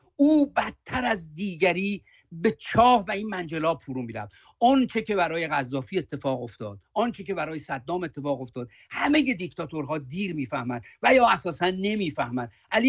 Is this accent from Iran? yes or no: yes; Tehran, Tehran Province, Iran; من در منطقه سرا اکبرآباد در جنوب غربی تهران بزرگ شدم، بزرگ شده اونجا هم هستم.